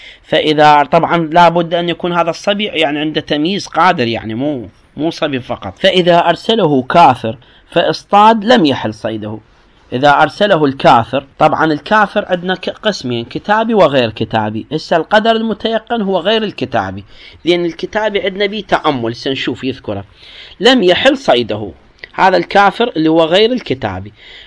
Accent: Iraq; عندنا في العراق ما تذبح المرأة دجاجة ولا شات

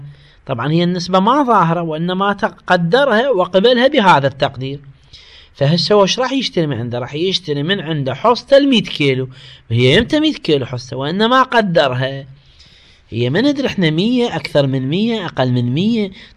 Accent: Iraq

